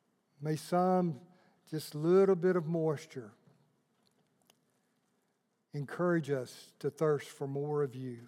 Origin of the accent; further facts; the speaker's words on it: Evergreen, Alabama, United States; Now, when I was growing up in Evergreen, Alabama, we had revival twice a year.